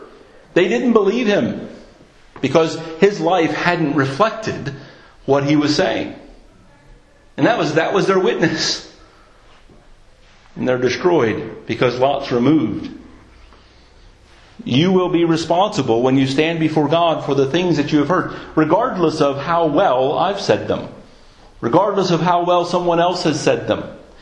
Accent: United States; accent: American; Why do we put up with my strange American accent?

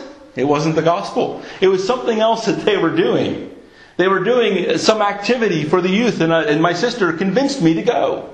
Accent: United States; accent: American; Why do we put up with my strange American accent?

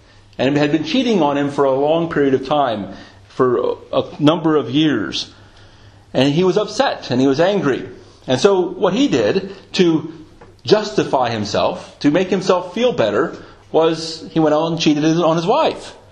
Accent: United States; now in United Kingdom; It is an interesting thing, being an American, coming to England, and, as many would say, learning the language properly.

